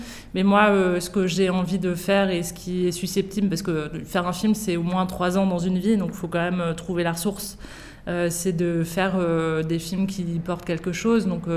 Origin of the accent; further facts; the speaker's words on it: Normandy, France; La première, c'est parce que je suis normande d'origine, moi.